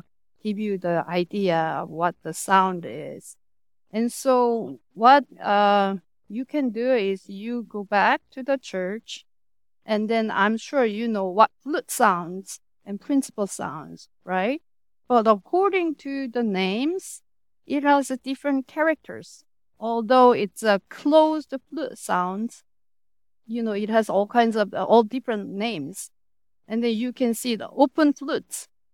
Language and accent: English; South Korea; also born or lived in United States; I'm from South Korea. Before that, I got my training in America. Moved back to Korea and came back, 2 years ago.